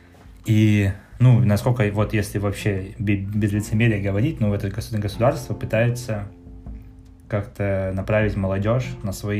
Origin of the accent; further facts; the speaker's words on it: Khakassia, Russia; я из Хакасии, то есть это еще это меньше, это та же культура